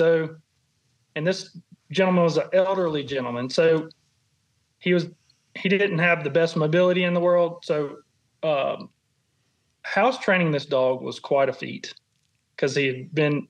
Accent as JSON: {"language": "English", "town": "Americus", "region": "Georgia", "country": "United States", "said": "I'm from Americus, Georgia, which is in southwest Georgia."}